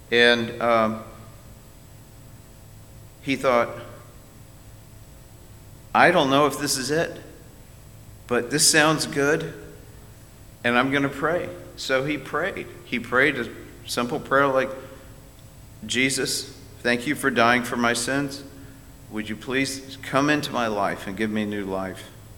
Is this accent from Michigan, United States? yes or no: no; Tampa, Florida, United States; I grew up in Tampa